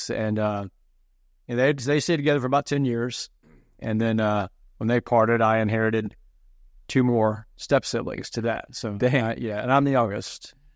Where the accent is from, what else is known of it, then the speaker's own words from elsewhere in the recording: Belmead, Texas, United States; I was born in Belmead, right down the road from here, not far, and which was also about a half mile or about a mile or two from my dad's bar, the Cock and Bull. So I grew up in the industry.